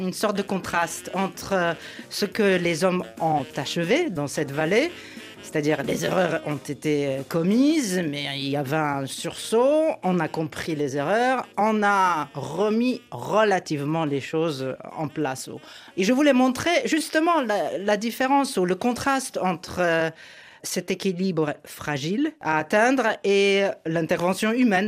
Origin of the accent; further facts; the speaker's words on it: Poland; je suis polonaise, franco-polonaise.